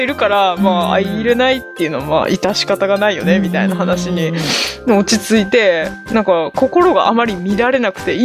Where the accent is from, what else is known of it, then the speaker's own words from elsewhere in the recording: Nara, Japan; 私奈良の人間だから